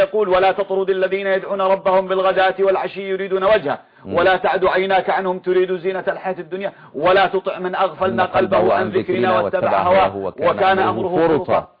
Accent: Yemen; المنهج القراني عندنا في اليمن

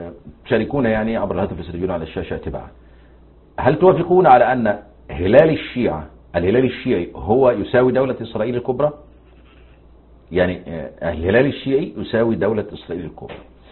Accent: Egypt

